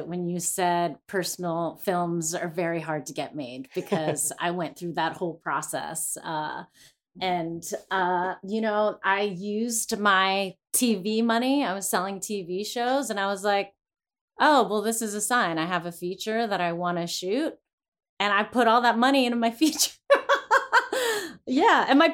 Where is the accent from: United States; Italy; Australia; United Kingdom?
United States; Greensburg; We shot in my hometown of Greensburg and shot in a treehouse, my friend's treehouse.